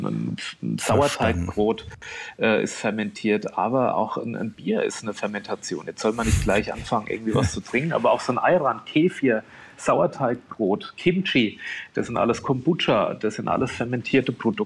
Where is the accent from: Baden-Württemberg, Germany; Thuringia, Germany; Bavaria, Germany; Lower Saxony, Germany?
Bavaria, Germany; Aschaffenburg; Fränkisch, das ist meine ursprüngliche Heimat, wo ich herkomme, Aschaffenburg-Unterfranken.